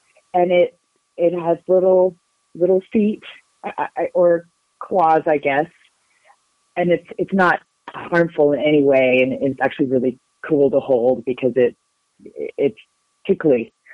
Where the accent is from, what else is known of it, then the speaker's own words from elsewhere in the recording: Oklahoma, United States; I'm from Oklahoma, and I became a director of a week-long bicycle tour in Oklahoma.